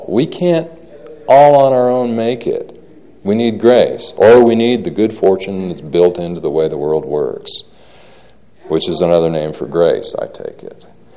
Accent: Salina, Utah, United States; my hometown of Salina is a very sober town and we're very normal in Salina.

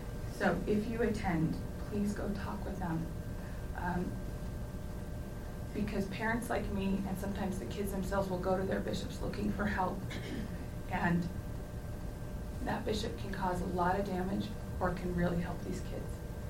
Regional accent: California, United States; now in Chandler, United States; I currently live in Chandler, Arizona. We've only been there about a year. I grew up in Southern California. I have always been a Mormon, come from Pioneer stock.

